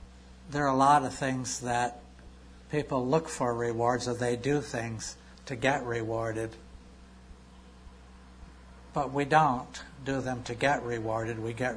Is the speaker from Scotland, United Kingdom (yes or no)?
no; Chester, North West England, United Kingdom; from Chester